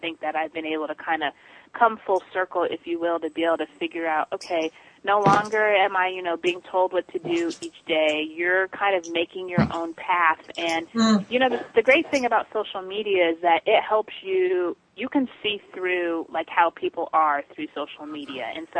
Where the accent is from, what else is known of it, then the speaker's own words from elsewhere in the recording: Colorado, United States; I grew up in Colorado, me and my sister, and we were the very much minority at our school. So we were like two African American girls